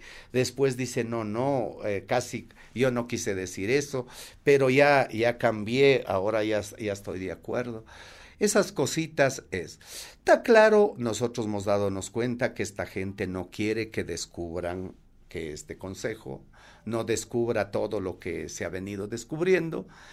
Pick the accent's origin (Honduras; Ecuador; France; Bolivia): Ecuador; no nos han quebrado como ecuatorianos